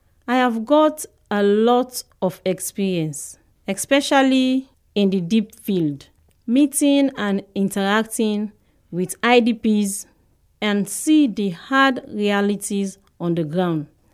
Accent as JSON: {"language": "English", "country": "Sierra Leone", "said": "I'm from Sierra Leone."}